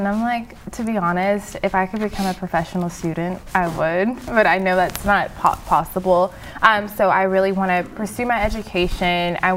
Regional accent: Friendswood, Texas, United States; So we're from Friendswood. I graduated from Clearbrook High School.

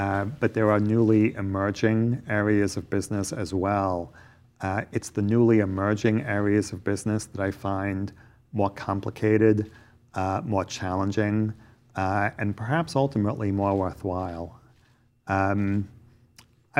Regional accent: Brooklyn, New York, United States; accent: New York; moved away as an adult; now in Connecticut, United States; I was actually born and raised in Brooklyn in New York City, but I moved up to Connecticut 20, 30 years ago. And I believe some of that New England accent crept into my New York accent.

